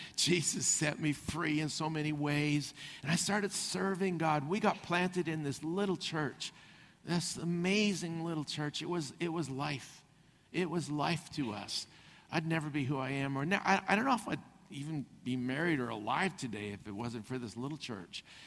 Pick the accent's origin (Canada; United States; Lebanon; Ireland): Canada; Vancouver, British Columbia; So I was born and raised in Vancouver. I went to Killarney High School.